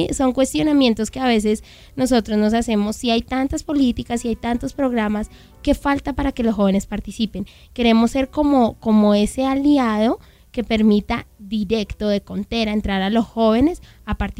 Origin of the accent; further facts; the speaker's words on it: Boyacá, Colombia; Como buena boyacense. Cuando estaba en el campo, cuando era pequeñita